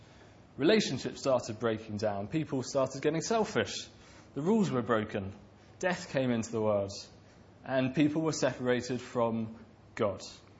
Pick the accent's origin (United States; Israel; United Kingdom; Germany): United Kingdom; East of England; I'm from Suffolk, so I won't say anything.